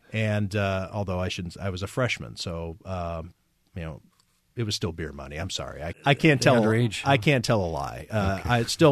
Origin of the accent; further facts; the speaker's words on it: Cleveland, Ohio, United States; Yeah, I'm from Cleveland originally. Went to Baldwin-Wallace College.